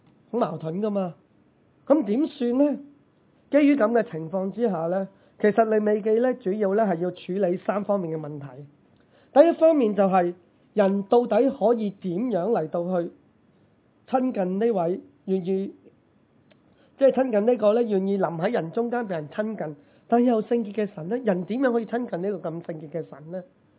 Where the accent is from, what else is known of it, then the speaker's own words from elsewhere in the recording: China; 就好似我哋中国人话斋呢大扫除